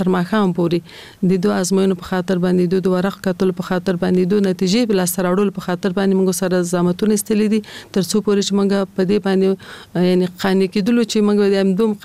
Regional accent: Kabul, Afghanistan; په کال 1940 کال کې زه په کابل ښار کې زیږیدلی یم. زیږون مې په کابل کې شوی دی او ژوند مې هم د کابل ښار په 15 مناحیه کې یعنی د خوشحال مینې منطقه کې ما ژوند کړی دی.

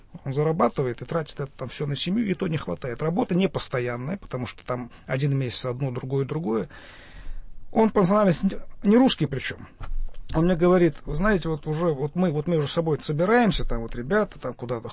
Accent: Moscow, Russia; я не с Кавказа, это первое, да, я из Москвы, в Москве родился, вот.

